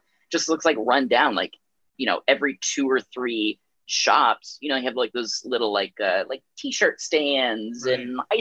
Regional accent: Virginia, United States; I grew up in Virginia. I grew up in Northern Virginia, about 30 minutes outside of DC.

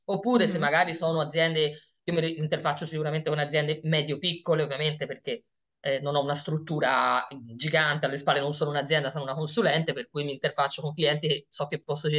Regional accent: Tuscany, Italy; specialmente per una nata e cresciuta in Toscana.

